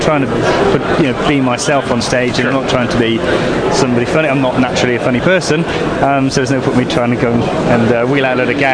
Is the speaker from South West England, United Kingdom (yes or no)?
yes; South West England, United Kingdom; I'm from a small town just east of Bath.